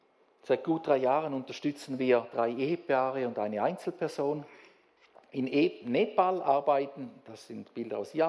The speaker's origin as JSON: {"language": "German", "country": "Switzerland", "said": "Und wir als Schweizer, wir sind so etwas von privilegiert"}